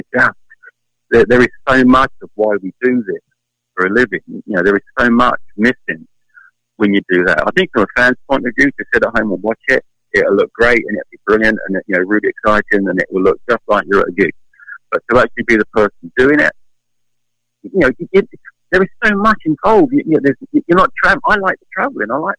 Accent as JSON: {"language": "English", "country": "United Kingdom", "said": "Yeah, I'm British, so I have a bias towards it."}